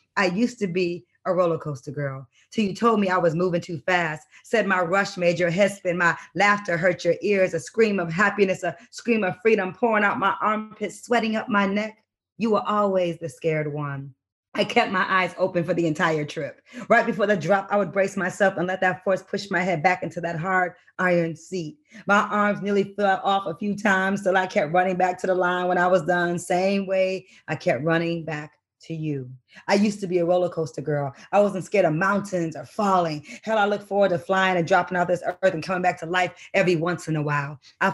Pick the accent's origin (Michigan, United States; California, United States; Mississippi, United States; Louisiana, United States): Michigan, United States; Detroit; we talked about me and growing up in Detroit.